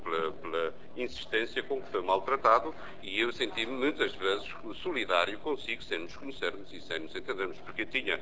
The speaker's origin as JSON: {"language": "Portuguese", "region": "Azores", "country": "Portugal", "said": "eu sou açoriano e eleito pelo Círculo Eleitoral dos Açores"}